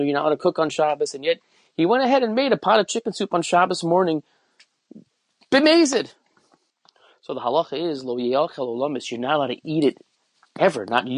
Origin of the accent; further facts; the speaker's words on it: United States; What did I do growing up in America? Well, growing up in America, in my shul of the youth, Young Israel at Hillcrest